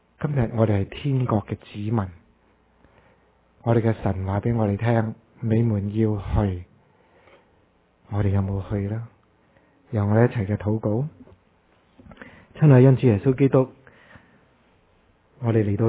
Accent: Canada; 我不是中国人，我是加拿大人。

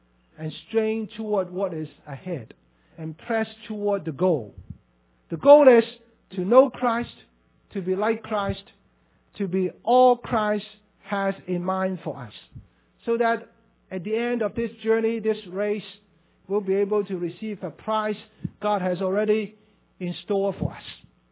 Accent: Hong Kong; You know, I was born and brought up in Hong Kong under the colonial system, education system.

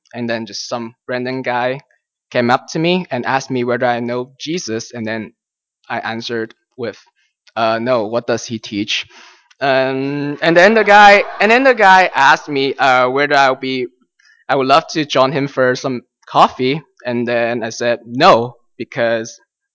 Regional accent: China; accent: Chinese; English is a second language; Some of you might be able to tell by my accent that I'm Chinese. Yeah, that's why you probably can't understand my English. But that's okay. I'll be probably speaking in the Cantonese service later.

